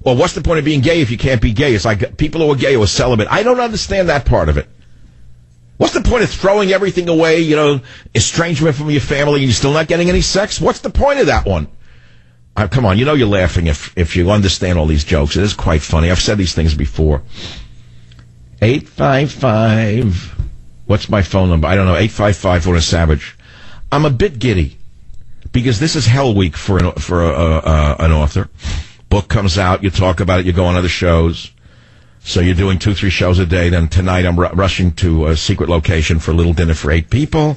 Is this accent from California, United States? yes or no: yes; San Francisco, California, United States; Here, … on KSFO, right in my hometown, San Francisco.